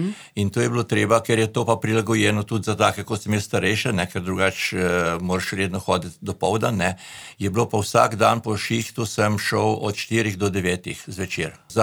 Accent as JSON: {"language": "Slovenian", "town": "Cerknica", "region": "Inner Carniola–Karst", "country": "Slovenia", "tie": "born or raised there", "also_born_or_lived": "Ljubljana", "said": "Ja, jaz sem domačin. Dobro, rojen sem v Ljubljana, pek kot otrok sem živel v cerknici. Mogoče ena zanimivost, da moji predniki izvirajo pa iz Trnce."}